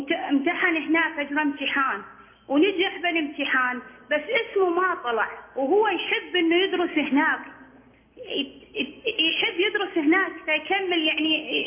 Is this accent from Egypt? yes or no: no; Iraq